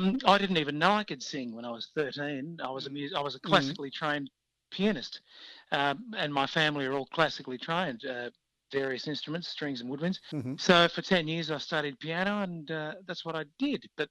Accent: Broadmeadows, Victoria, Australia; I grew up in Broadmeadows.

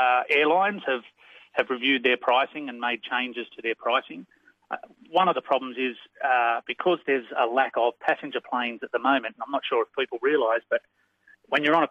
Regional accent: Sydney, New South Wales, Australia; the flight that we had coming back into Sydney, my home state, got cancelled

